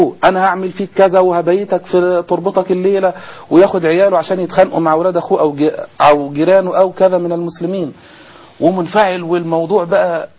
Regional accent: Zifta, Gharbia, Egypt; كان عندي خطبة عيد من سنتين في بلدتنا زفتة في مصلى أبي داود

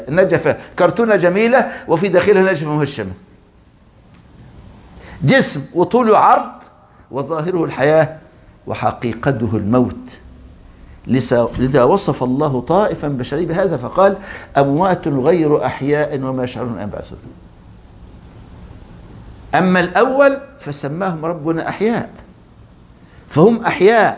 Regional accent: Egypt; بسموها النجفة عندنا في مصر

